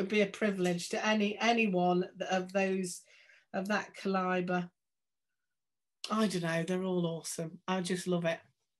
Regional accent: Stoke-on-Trent, West Midlands, United Kingdom; I'm from Stoke-on-Trent.

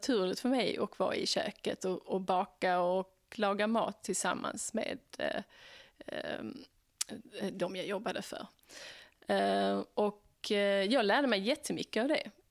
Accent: Skåne, Sweden; also born or lived in Lund; now in New York, United States; sedan några år tillbaka bor jag i Clinton Hill, Brooklyn. Jag är från Skåne. Född i Lund, men uppväxt på Österlen.

